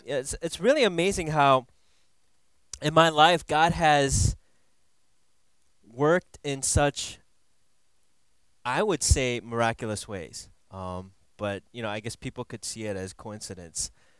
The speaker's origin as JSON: {"language": "English", "region": "Minnesota", "country": "United States", "said": "And even actually my grad school, my first choice wasn't University of Michigan because I'm from Minnesota."}